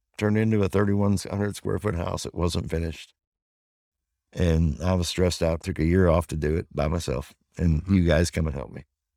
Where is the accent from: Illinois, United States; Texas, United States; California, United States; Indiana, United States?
Illinois, United States; Chicago; But I was some kid from Roll Route 2 in Chicago.